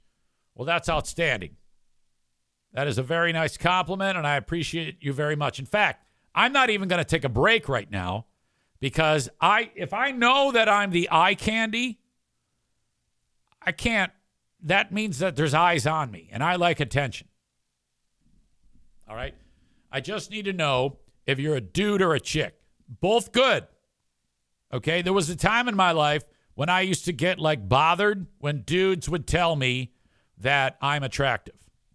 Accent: Australia; Yes, I am from Australia.

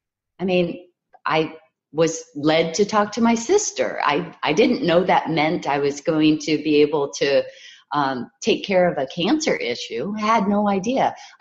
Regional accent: Hawaii, United States; And I was raised in Hawaii, and I'm fair.

